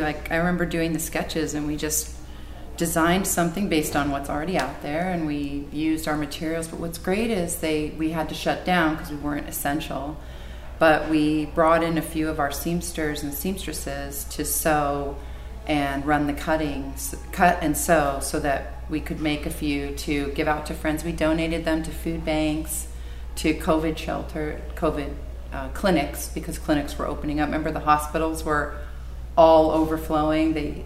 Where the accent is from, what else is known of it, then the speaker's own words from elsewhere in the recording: Glendale, California, United States; At Glendale. Oh. Near Pasadena.